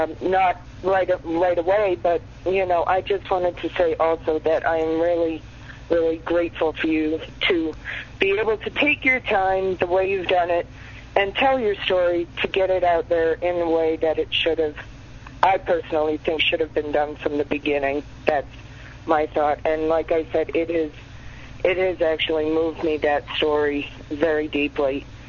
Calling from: Montana, United States; I'm calling from Montana.

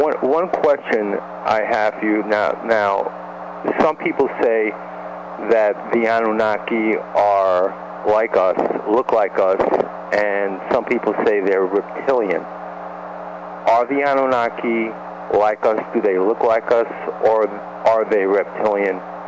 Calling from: New York City, New York, United States; I'm calling from New York City.

